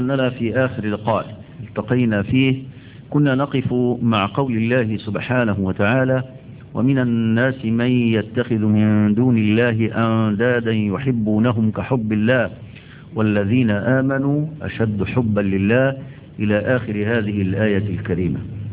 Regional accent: Egypt; نحن عندنا في مصر بلد الأزهر

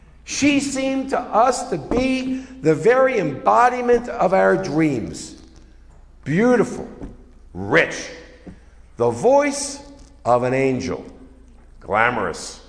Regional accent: Baltimore, Maryland, United States; that's what I knew about Kansas growing up in Baltimore.

